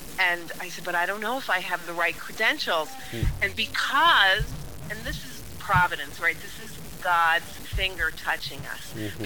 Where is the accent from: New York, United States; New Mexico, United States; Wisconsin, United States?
New York, United States; Brooklyn; now in South Carolina, United States; I grew up in Brooklyn, New York. I moved to South Carolina about 13 years ago.